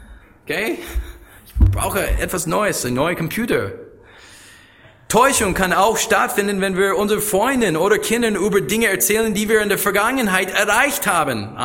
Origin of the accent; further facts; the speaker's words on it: United States; German is a second language; Ich habe bei McDonald's meine allererste Job als Amerikaner, war bei McDonald's.